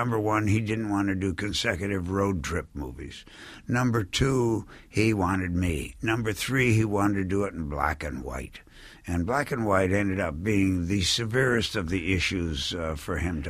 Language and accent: English; Winnetka, Illinois, United States; also born or lived in Glencoe; I mean, when I grew up on the North Shore outside of Chicago in Winnetka and Glencoe, and when you go 150 miles west of Lake Michigan, it starts getting very black and white.